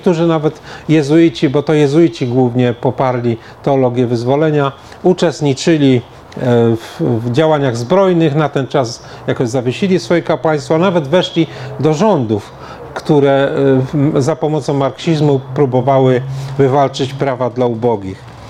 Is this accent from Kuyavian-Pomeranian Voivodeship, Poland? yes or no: yes; Toruń, Kuyavian-Pomeranian Voivodeship, Poland; z mojego rodzinnego miasta Torunia